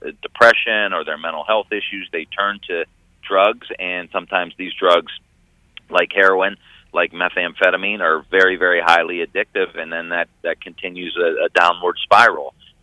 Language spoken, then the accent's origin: English; Ohio, United States; that I'm from Northeast Ohio, that I've been living at the epicenter of deindustrialization, the opiate crisis, the healthcare crisis, the infant mortality crisis